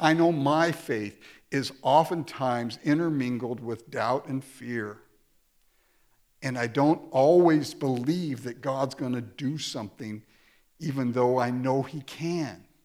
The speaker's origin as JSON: {"language": "English", "town": "Inglewood", "region": "California", "country": "United States", "tie": "born or raised there", "also_born_or_lived": "Japan", "said": "I grew up in Japan for the first 6 years of my life, and then I grew up in Inglewood, California."}